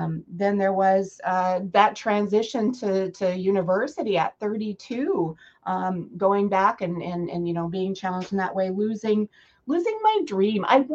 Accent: Edmonton, Alberta, Canada; now in Brooks, Canada; So I was born in Edmonton, lived my whole life there.

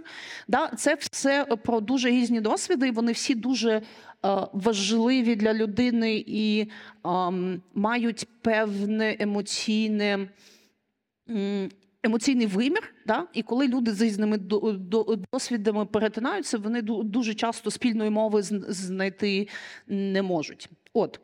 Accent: Crimea, Ukraine; now in Kyiv, Ukraine; Я з Криму. До 14-го року я мешкала у Криму і, відповідно, через окупацію виїхала до Києва, живу і працюю там.

